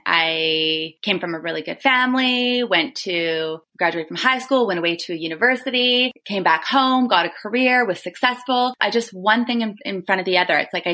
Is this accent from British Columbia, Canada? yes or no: no; Thunder Bay, Ontario, Canada; I was from Thunder Bay, a small little Canadian town on the shores of Lake Superior.